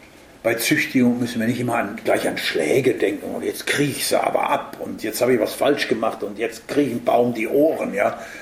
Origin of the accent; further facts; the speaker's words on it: Southern Germany, Germany; moved away as an adult; wenn ich dann wieder nochmal in meine alte Heimat zurückkomme, nach Süddeutschland, dann finde ich dort, ah ja, Obstbäume, Weinstöcke und so. Ich habe ja oberhalb vom Weinberg gelebt, ja. 38 Jahre lang.